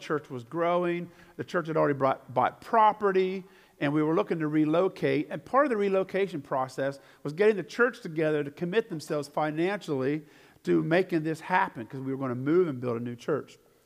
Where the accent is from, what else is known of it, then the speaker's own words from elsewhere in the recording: Pennsylvania, United States; Prior to that, we lived in Colorado, and that's my wife's home. I grew up in Pennsylvania.